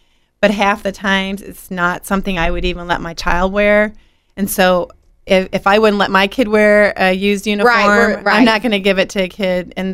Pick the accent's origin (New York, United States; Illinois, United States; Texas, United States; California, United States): Illinois, United States; Peoria; I grew up in Peoria Public Schools